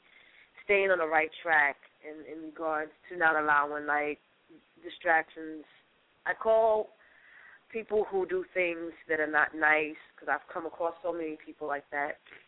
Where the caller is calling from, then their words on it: Brooklyn, New York, United States; I'm calling from Brooklyn, New York.